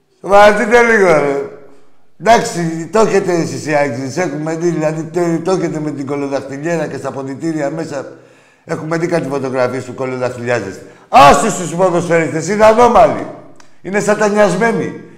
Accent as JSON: {"language": "Greek", "town": "Arkadi", "region": "Crete", "country": "Greece", "said": "Εντάξει, εγώ είμαι από το Αρκάδι."}